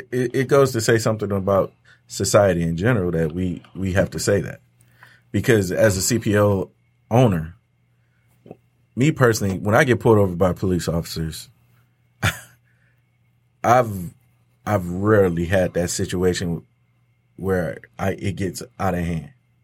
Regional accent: Detroit, Michigan, United States; We're Detroiters.

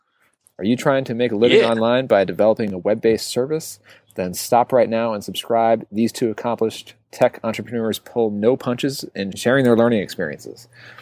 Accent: New York, United States; I grew up in New York, and still every single time I end up in Manhattan, it's this energy that feels new.

